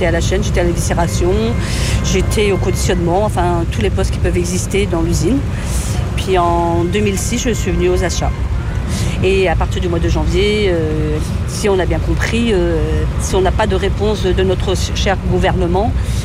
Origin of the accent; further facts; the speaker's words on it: Brittany, France; Ah, je suis pure bretonne, moi, ça c'est clair.